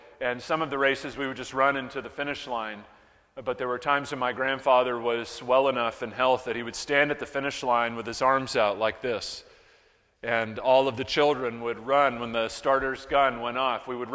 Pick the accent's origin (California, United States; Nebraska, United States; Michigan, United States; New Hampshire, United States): New Hampshire, United States; As a boy, I grew up in New Hampshire, so north of Pike County, north of Jackson. Keep going, you get to Canada, turn around, and you get to New Hampshire.